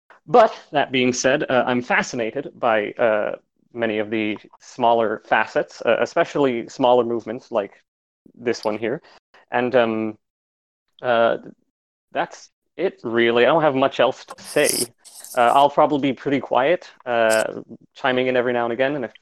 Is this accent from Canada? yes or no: yes; Canada; I am from Canada. I jokingly like to refer to it as the Socialist Republic of Canada. I was raised in a conservative household.